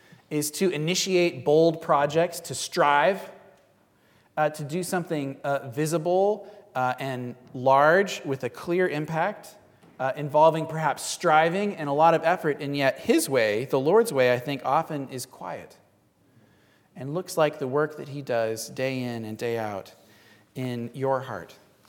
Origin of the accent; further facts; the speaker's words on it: Washington, United States; I grew up here in Western Washington